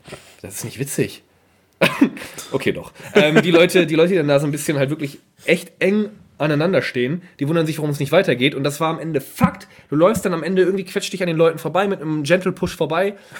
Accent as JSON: {"language": "German", "country": "Germany", "said": "Ja, wo kommst du denn her? Ja, aus Deutschland. Ah, dann kann ich ja endlich Deutsch reden."}